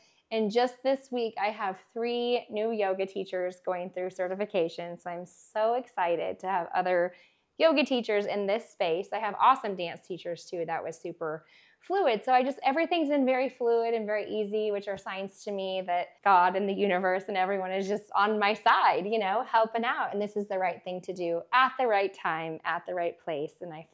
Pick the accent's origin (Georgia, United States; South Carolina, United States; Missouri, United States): Missouri, United States; Springfield; also born or lived in Fort Worth; now in Lemoore, United States; So I'm from Springfield, Missouri, huge town. I moved here from Fort Worth, Texas, even bigger town.